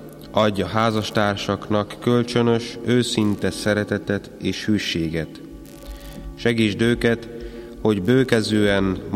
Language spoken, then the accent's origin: Hungarian; Hungary; Mi is, mint magyarok, Szűz Máriának a példájából kiindulva arra vagyunk hívva, hogy másokat is szeressünk, különösen a magyar honfitársainkat